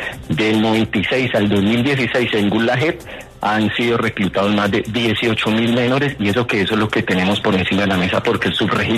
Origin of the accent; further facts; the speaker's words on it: Valle del Cauca, Colombia; yo soy del Valle del Cauca